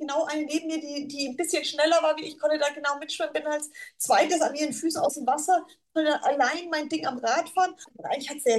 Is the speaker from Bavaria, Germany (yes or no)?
yes; Bayreuth, Bavaria, Germany; Ich komme aus Bayreuth, das ist 70 Kilometer weg.